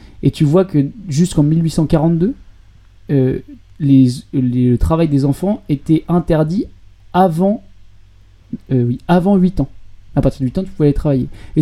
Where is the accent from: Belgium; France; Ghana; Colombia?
France; Lyon, Auvergne-Rhône-Alpes; Et alors, bon, moi, je suis lyonnais